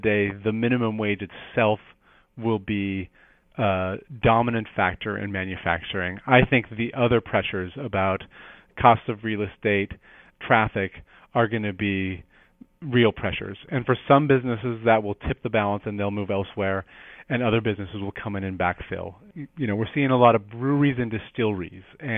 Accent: Seattle, Washington, United States; growing up in Seattle and multiple generations of my family here before me who were part of that, you know, blue collar growing up.

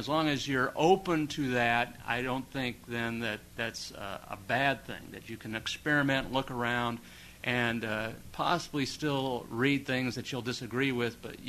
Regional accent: Kansas City, Missouri, United States; I am originally from Kansas City, and so I go on the web and I look at the Kansas City Star.

